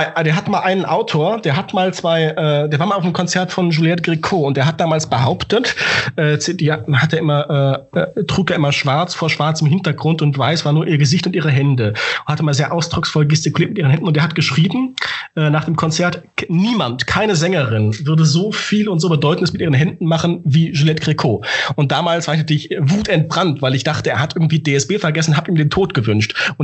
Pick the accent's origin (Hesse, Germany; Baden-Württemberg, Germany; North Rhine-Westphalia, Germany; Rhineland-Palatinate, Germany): North Rhine-Westphalia, Germany; Cologne; Und als Kölner immer sagen, ja, man kennt sich, man hilft sich.